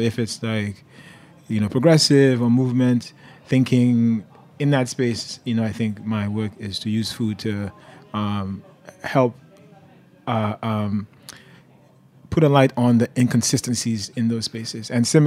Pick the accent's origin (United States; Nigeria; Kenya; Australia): Nigeria; I'm a Nigerian. I'm an immigrant.